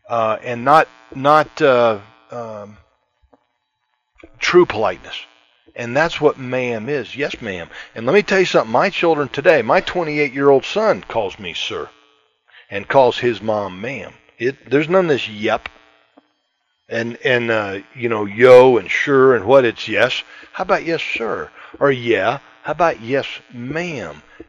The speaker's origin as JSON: {"language": "English", "region": "the South", "country": "United States", "said": "and I'm from the South too. So, you know, the culture of Dixie, and yes, ma'am."}